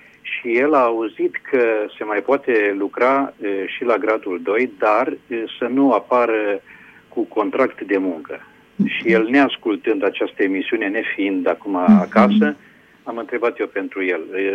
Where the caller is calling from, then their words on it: Hunedoara, Hunedoara County, Romania; din Hunedoara